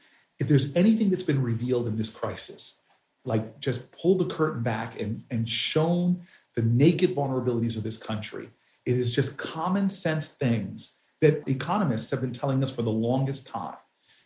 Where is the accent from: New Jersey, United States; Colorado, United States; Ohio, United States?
New Jersey, United States; and you know that I'm a Democrat from New Jersey